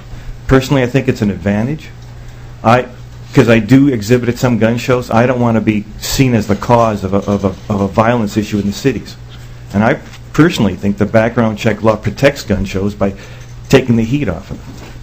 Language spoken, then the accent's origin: English; Duluth, Minnesota, United States; I'm from Duluth, Minnesota, French River